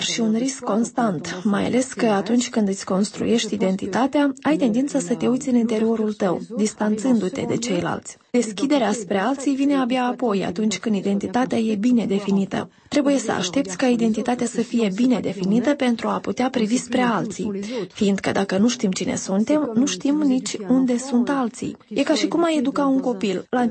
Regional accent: Nouvelle-Aquitaine, France; Romanian is a second language; Eu, de pildă, sunt din Périgord, din sud-vest vestul Franței. Prin urmare, identitatea mea este perigurdină, franceză, europeană.

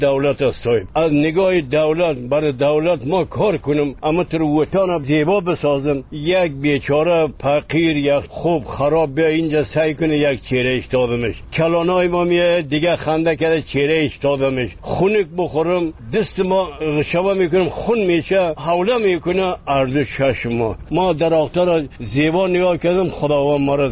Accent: Sheberghan, Jowzjan, Afghanistan; از خود شبرغان.

